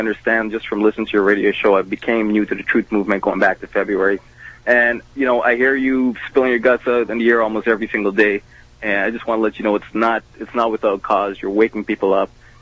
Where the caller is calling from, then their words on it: Toronto, Ontario, Canada; I'm from Toronto, Canada, as you can tell.